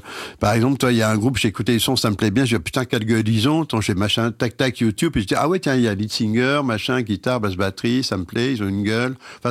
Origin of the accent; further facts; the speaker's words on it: Talence, Nouvelle-Aquitaine, France; born there; nous on est d'une famille bordelaise, tu vois, donc voilà, je suis né à Bordeaux, à Talence, où je suis seulement né, donc c'est j'y suis resté que le temps de naître